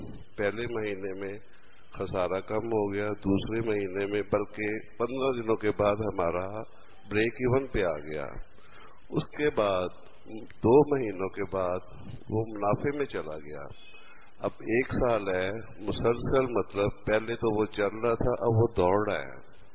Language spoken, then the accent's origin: Urdu; Lahore, Punjab, Pakistan; میں ادھر لاہور کا رہنے والا ہوں.